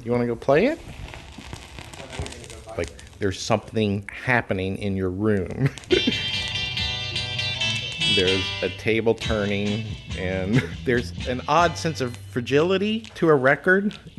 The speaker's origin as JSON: {"language": "English", "region": "Georgia", "country": "United States", "tie": "born or raised there", "said": "I think as a kid growing up in the Atlanta area, just the fact that there was a popular song that had Georgia in it was kind of a big deal."}